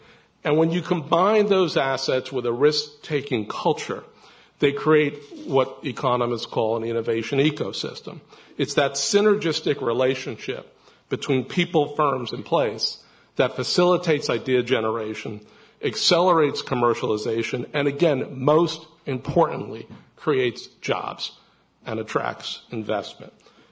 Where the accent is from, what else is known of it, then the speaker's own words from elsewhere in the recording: Brooklyn, New York, United States; I'm going to include Brooklyn as a city. I'm from Brooklyn.